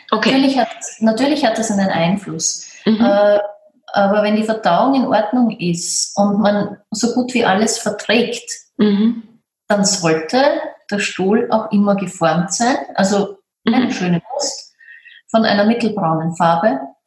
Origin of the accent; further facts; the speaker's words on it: Austria; Also bei uns in Österreich ist es das Sackerl und nicht die Tüte.